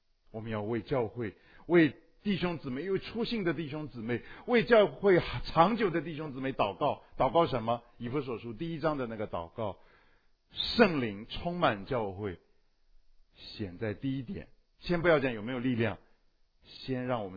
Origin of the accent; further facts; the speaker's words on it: China; 啊，我们是中国人，中国人搞定中国人还好一点，但是也难搞。